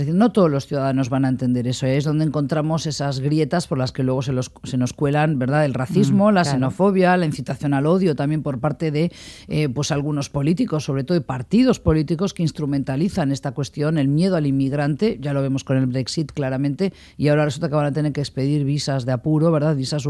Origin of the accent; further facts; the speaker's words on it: Basque Country, Spain; moved away as an adult; Euskadi, eso es cierto. Pero bueno, yo quería estudiar otro idioma, sabía inglés ya bastante bien, me fui de Euskadi con un proficiency, el francés no lo había estudiado todavía